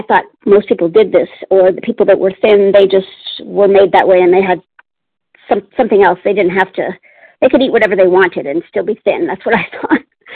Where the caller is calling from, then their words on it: Palmdale, California, United States; Good morning. … I'm from Palmdale, California.